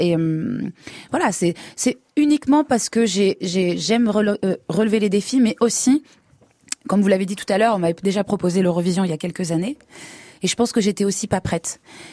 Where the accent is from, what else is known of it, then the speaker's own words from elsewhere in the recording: Villeneuve-sur-Lot, Nouvelle-Aquitaine, France; also born or lived in Melun; Bah, Villeneuve-sur-Lot, c'est une petite ville pleine de charme, où j'ai grandi et où je suis très heureuse d'être parce que voilà, j'y suis retournée il y a maintenant 6 ans.